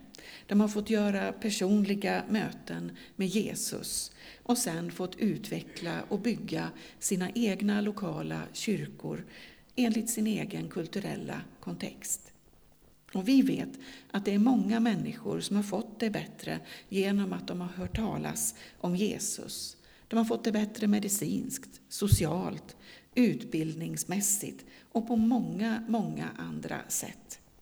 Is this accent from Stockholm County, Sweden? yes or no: no; Dalarna County, Sweden; jag är ju Dalkulla egentligen.